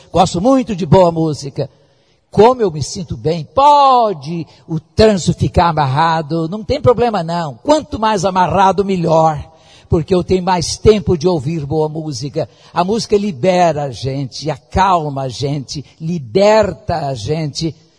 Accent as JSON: {"language": "Portuguese", "region": "Rio de Janeiro", "country": "Brazil", "said": "Eu não sou carioca, eu sou fluminense, eu sou do interior."}